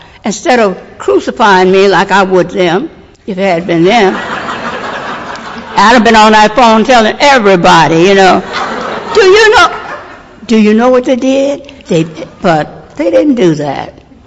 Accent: Louisiana, United States; moved away; also born or lived in Philadelphia, United States; See, I'm basically from Louisiana, around the Baton Rouge, New Orleans area. I grew up there. I went to school there. And I went to Philadelphia in the 40s, the early 40s.

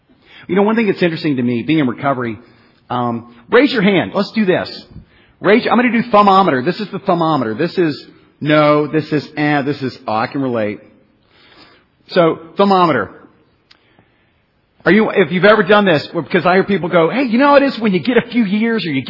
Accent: Virginia, United States; So, for me, you know, I grew up in Virginia, like Bill said. You know, I was born March 6, 1974, to two parents, and the genes of addiction, you know, were definitely in my family.

